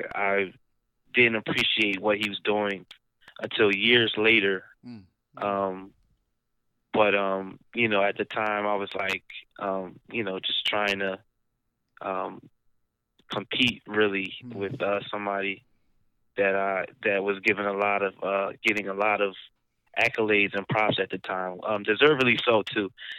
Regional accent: Philadelphia, Pennsylvania, United States; I'm actually from the opposite part of Philadelphia. I'm from Germantown or Mount Airy part of Philly. I've lived in South Philly for... I want to say the last 5 years.

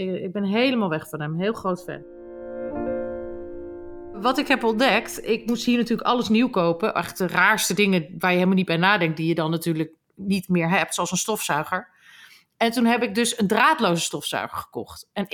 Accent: Groningen, Netherlands; ik ben opgegroeid in Groningen. Het is zo raar... Het is zo'n raar accent. Het is heel zeurderig.

